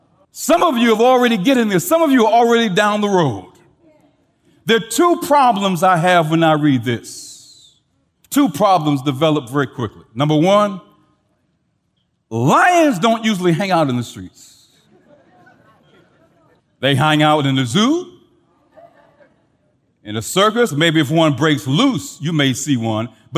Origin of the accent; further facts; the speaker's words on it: St. Louis, Missouri, United States; I will never forget when I was in school growing up in St. Louis, I was playing basketball one day.